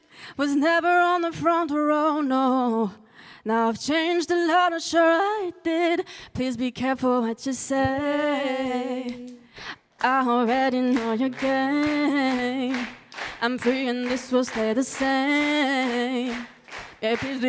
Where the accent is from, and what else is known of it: Île-de-France, France